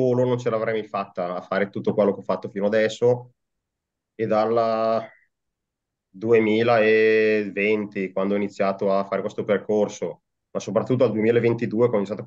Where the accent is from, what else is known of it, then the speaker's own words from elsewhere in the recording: Caravaggio, Lombardy, Italy; Sono di Caravaggio, in provincia di Bergamo, quindi...